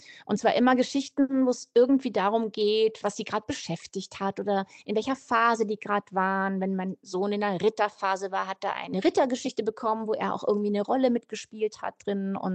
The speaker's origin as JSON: {"language": "German", "town": "Munich", "region": "Bavaria", "country": "Germany", "tie": "born or raised there", "said": "da, wo ich aufgewachsen bin, mitten in München in einer Straße"}